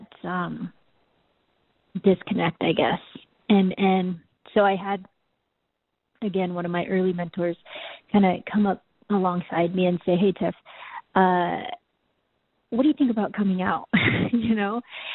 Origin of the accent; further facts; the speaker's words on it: Boise, Idaho, United States; also born or lived in South Korea; I was born in South Korea and then adopted as an infant. And I was raised in Boise, Idaho, actually, and which is a predominantly white community.